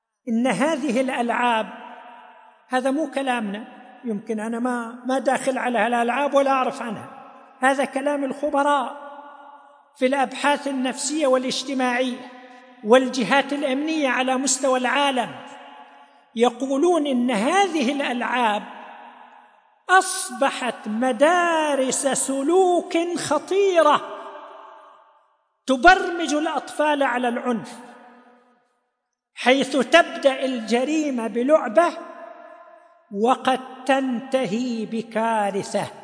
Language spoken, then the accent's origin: Arabic; Saudi Arabia; الحمد لله، بلادنا المملكة العربية السعودية أطلقت مبادرة رائدة